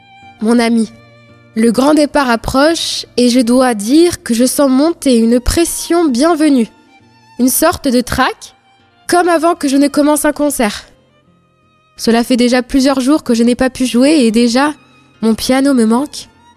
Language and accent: French; France; Alors, en tant que bon français, nous avons pris la précaution de venir avec des caisses de nourriture.